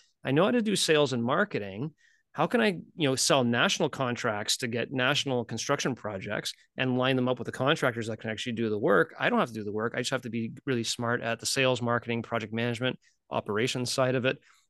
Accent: Ontario, Canada; but as a Canadian, I was going to school in the US

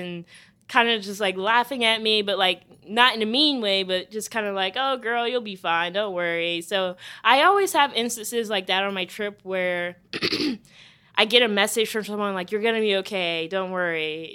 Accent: Charleston, South Carolina, United States; I grew up in Charleston where we still have plantations and stuff up and running.

